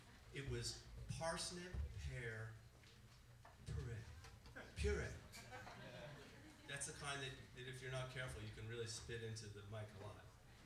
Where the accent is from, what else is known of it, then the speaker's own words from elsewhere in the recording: Vermont, United States; I'm from Vermont, so I have the closest drive to get here.